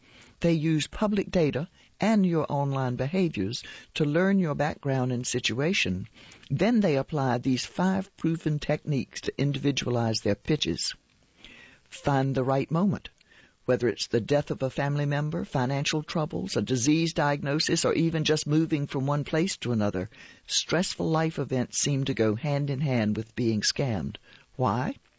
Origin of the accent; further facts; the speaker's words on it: Michigan, United States; Allison Herschel, who directs the Michigan Elder Justice Initiative in my home state